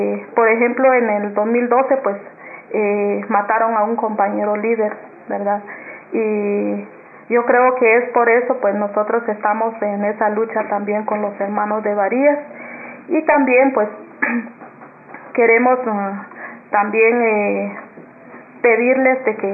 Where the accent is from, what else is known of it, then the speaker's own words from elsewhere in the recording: Huehuetenango, Guatemala; Vengo en representación de Red Maya Nahuacatán. Soy maya aguacateca.